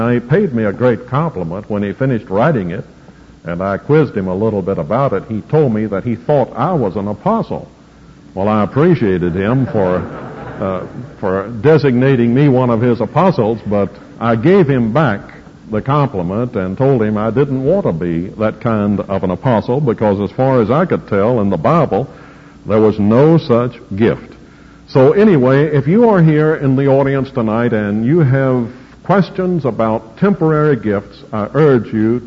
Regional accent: the South, United States; accent: Southern; that's the only time I'm ever embarrassed as a Southerner, when I have to pronounce "I can't" by itself. I still sound like a countryman when I do it

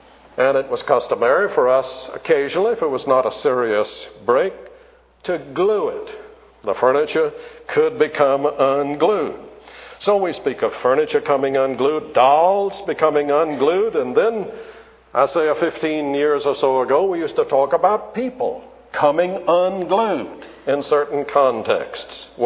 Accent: Charleston, United States; I grew up in Charleston with a lot of antique furniture in our home

